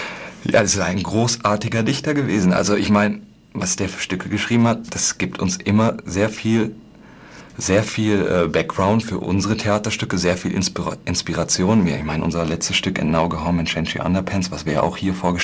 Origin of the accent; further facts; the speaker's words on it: North Rhine-Westphalia, Germany; Also ich komme aus dem Ruhrgebiet, so, das ist eine Arbeitergegend